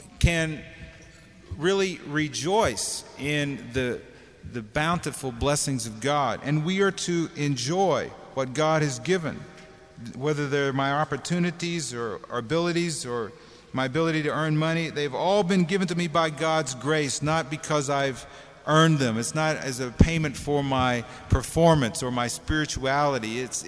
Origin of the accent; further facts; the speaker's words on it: United States; I've felt guilty about being American, you know, so rich, so blessed, really, you've had everything, you know.